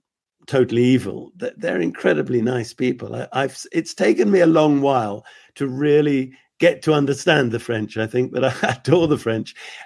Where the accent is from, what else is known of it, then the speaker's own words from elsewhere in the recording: United Kingdom; now in Val d'Isère, France; You can only stay 90 days in 180 as a Brit. So I now have residence here.